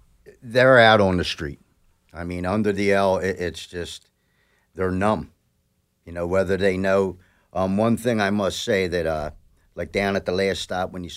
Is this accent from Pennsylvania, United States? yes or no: yes; Philadelphia, Pennsylvania, United States; But I'm from Philadelphia my whole life.